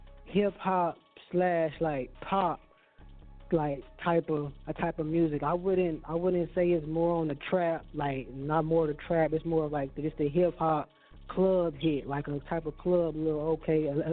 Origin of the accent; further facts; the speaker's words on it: Omaha, Nebraska, United States; came from because I'm from Omaha, Nebraska.